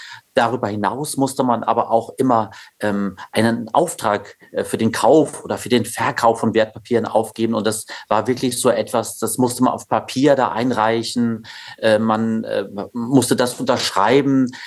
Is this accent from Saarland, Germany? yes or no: yes; Saarland, Germany; Ja, ich stamme aus dem Saarland